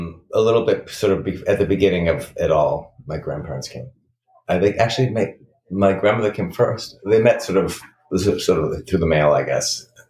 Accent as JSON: {"language": "English", "town": "Watertown", "region": "Massachusetts", "country": "United States", "tie": "born or raised there", "said": "I grew up in Watertown, which is a suburb of Boston, just next to Cambridge."}